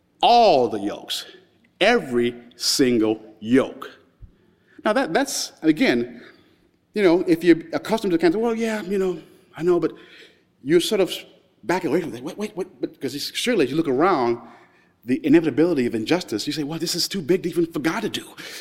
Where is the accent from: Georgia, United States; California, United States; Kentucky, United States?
Kentucky, United States; now in New York, United States; I'm urban New Yorker, progressive, by way of Kentucky, by the way. I'm from Kentucky. So, you know, I'm a Kentucky New Yorker.